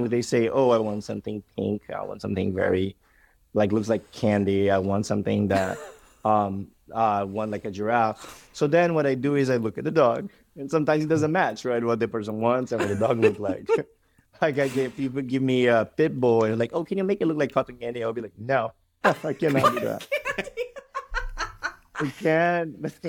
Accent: Brazil; moved away; You know, I came from Brazil with nothing, I grew up with even less.

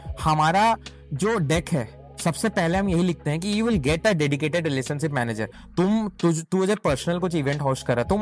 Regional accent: Jharkhand, India; मैं झारखंड से हूँ ठीक है, झारखंड से हूँ लाइक मेरे पापा वहाँ पे मतलब गवर्नमेंट जॉब थे तो वहाँ पोस्ट थे वहाँ पे हम लोग थे

